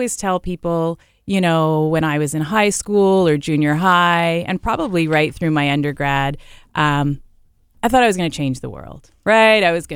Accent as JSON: {"language": "English", "town": "Winnipeg", "region": "Manitoba", "country": "Canada", "tie": "born or raised there", "also_born_or_lived": "Victoria, Canada", "said": "I'm born and raised in Winnipeg, lived here all through high school, went to university, and then I went out west. I went out to Victoria for university, you know, had to get away from the prairies."}